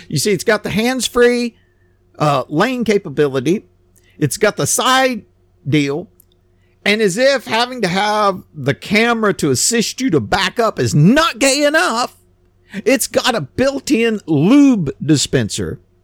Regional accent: United States; Now, look, I'm from America, and we don't do rugby in America.

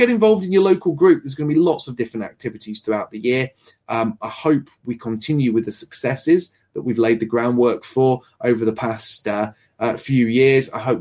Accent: United Kingdom; But as a British guy, I don't know.

